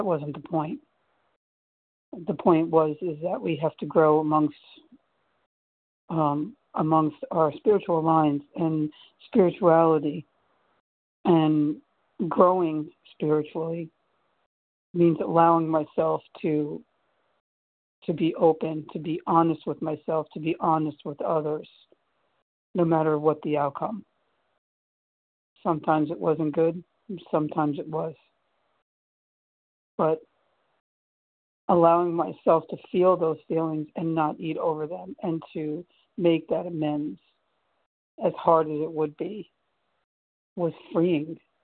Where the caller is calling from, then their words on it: New Jersey, United States; I'm calling from New Jersey.